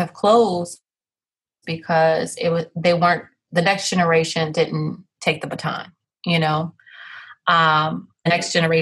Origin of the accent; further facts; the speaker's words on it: Chicago, Illinois, United States; I grew up in Chicago. My dad's side of the family is from New Orleans, so I spent my summers here.